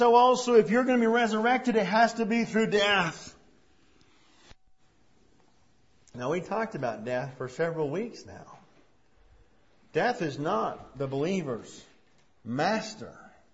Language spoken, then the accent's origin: English; Idaho, United States; because we're from Idaho, right?